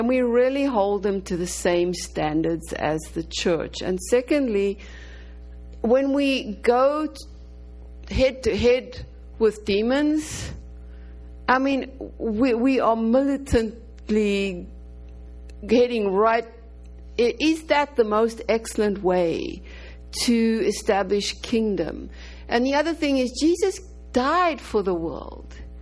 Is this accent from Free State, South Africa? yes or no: yes; Virginia, Free State, South Africa; now in Roanoke, United States; Marlene, I come from Roanoke, Virginia.